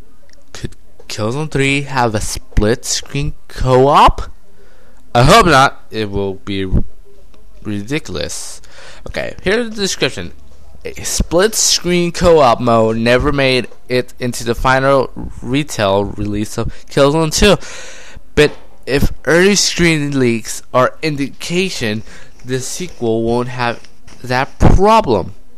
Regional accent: United Kingdom; it's great and all, even though I'm British, but it's great.

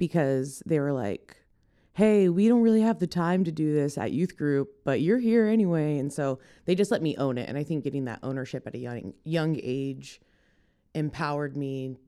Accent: Camas, Washington, United States; I went to a small community church where I grew up in Camas, Washington

